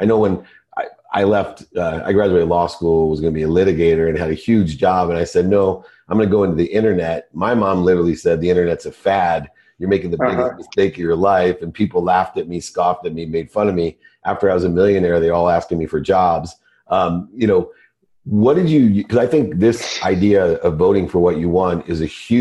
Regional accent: Ohio, United States; And, you know, we're both Buckeyes from the Midwest.

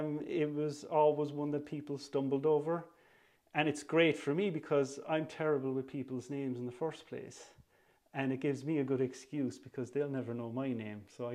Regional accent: Cork, Munster, Ireland; It took a while to get me to a bar as an Irishman to start with.

